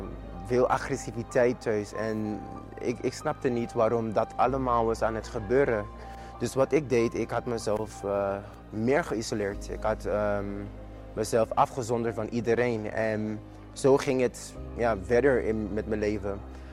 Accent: Sint Maarten; now in Netherlands; Want ik ben geboren en getogen op Sint Maarten.

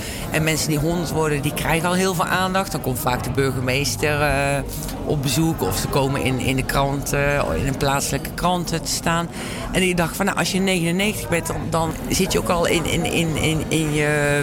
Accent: Vlijmen, North Brabant, Netherlands; ik kom uit Brabant, zoals jullie horen, uit Zetterenbosch. Vlijmen om precies te zijn.

